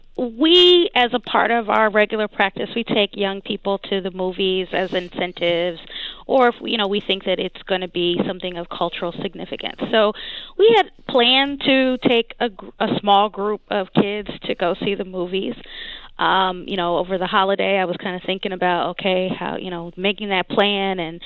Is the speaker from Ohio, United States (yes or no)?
yes; Dayton, Ohio, United States; So I was born and raised in Dayton, Ohio.